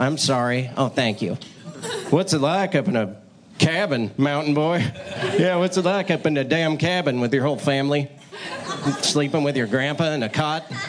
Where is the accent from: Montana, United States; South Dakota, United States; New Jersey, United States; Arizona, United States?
Montana, United States; also born or lived in Monterey, California; I'm from the Bay Area. I'm from Monterey. And then I moved when I was two to Montana